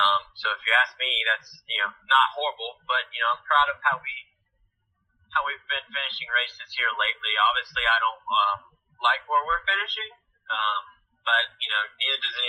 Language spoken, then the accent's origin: English; Berea, Mississippi, United States; also born or lived in Tuscaloosa; I was born in Tuscaloosa, but then an hour away, I was raised in a town called Berea, Mississippi